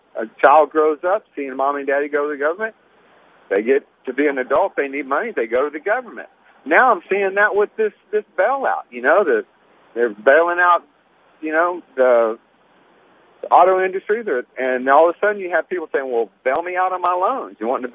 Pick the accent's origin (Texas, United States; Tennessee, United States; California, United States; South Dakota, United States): Texas, United States; And because I grew up here in South Texas.